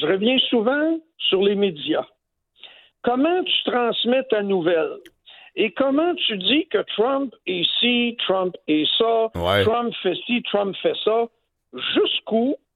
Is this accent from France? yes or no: no; Canada; chez nous, au Canada